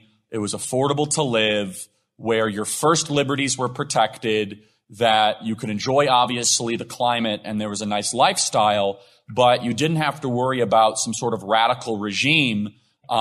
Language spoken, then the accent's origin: English; Chicago, Illinois, United States; now in Arizona, United States; And Arizona, so I grew up in Chicago, not here. This is not my, anyone else from Chicago? It's great. We're all, we moved from Chicago.